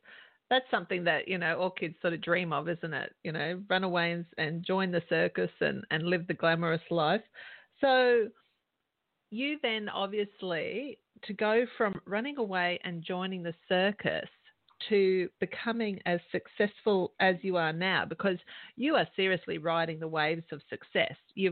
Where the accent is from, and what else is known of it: Australia